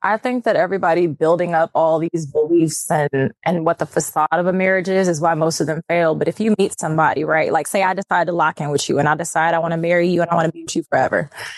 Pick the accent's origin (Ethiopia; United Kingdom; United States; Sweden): United States; Texas; Yeah. I mean, I'm from Texas and shit.